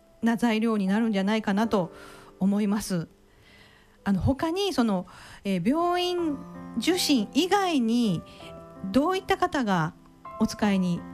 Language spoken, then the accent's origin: Japanese; Kanzaki, Kyoto, Japan; 私神崎出身なんですけども、神崎ってもうちょっと行けないんですよっていう方もいらっしゃるんですけど